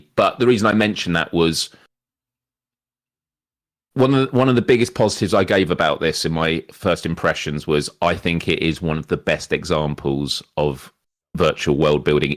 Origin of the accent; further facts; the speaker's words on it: United Kingdom; That's all right. I'm pretty British.